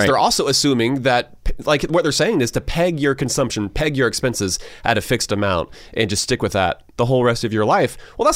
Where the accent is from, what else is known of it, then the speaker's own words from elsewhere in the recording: Georgia, United States; Like, as someone who is born and raised in Georgia, I have so many friends who would be offended